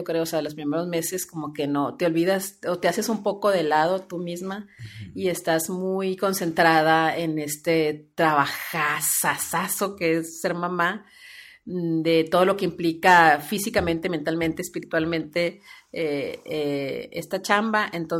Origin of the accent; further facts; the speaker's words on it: Mexicali, Baja California, Mexico; Yo soy de Mexicali, Baja California